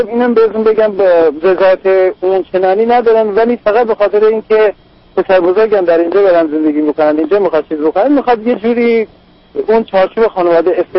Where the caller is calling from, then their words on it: Iran; moved away as an adult; من از ایران اومدم، حدودا یک هفته است به آمریکا هستم.